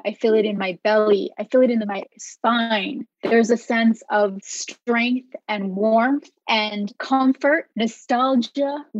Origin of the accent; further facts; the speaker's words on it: Bronx, New York, United States; I grew up, obviously, like you said, in the Bronx. I was born in New York City. I was born to a very theatrical, dramatic, Latino, lower middle class family.